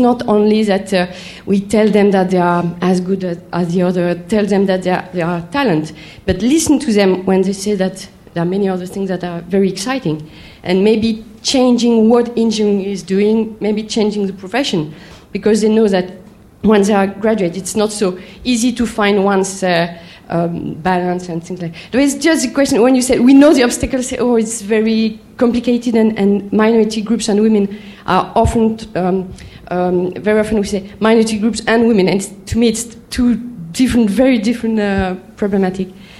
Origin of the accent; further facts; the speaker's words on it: France; from France.